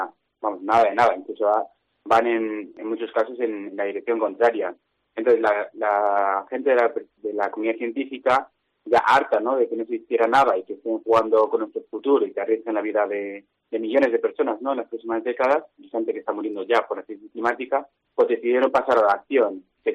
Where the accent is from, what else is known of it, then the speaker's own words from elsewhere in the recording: Segovia, Castile and León, Spain; yo soy de Segovia y ahí afectó bastante a los frutales